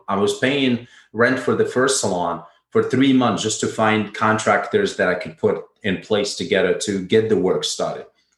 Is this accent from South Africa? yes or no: no; Rabat-Salé-Kénitra, Morocco; Uber was something that we grew up in Morocco because we didn't have too many taxis. So what happened is you get someone commuting from his job to his home, which I happen to live in the capital, and the next city was Saleh, which most people they commute from.